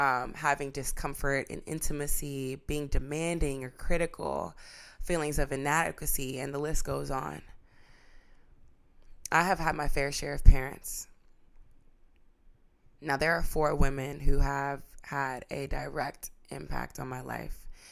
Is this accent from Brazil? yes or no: yes; Brazil; first language Portuguese; English is a second language; I am no longer fluent in Portuguese, even though Portuguese was my first language. When I was in Brazil, I experienced sexual assaults.